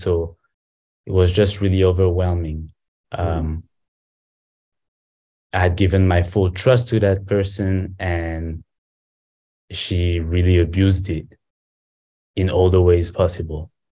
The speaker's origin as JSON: {"language": "English", "country": "France", "said": "I'm from France. I was born in France. My mother is from Venezuela"}